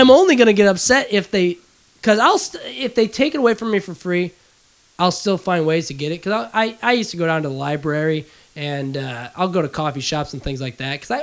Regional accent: Illinois, United States; I often wonder, and now, when I was back home for the holidays here on Christmas, I'm from Northern Illinois, and I was sitting there talking with my dad and my sister

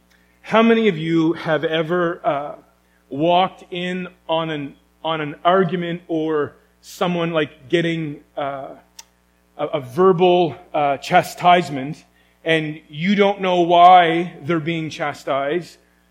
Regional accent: Moncton, New Brunswick, Canada; now in Prince Edward Island, Canada; whether we're from Prince Edward Island or from away, which I am from Moncton, which even that close proximity, I'm still from away, even though my kids are not from away.

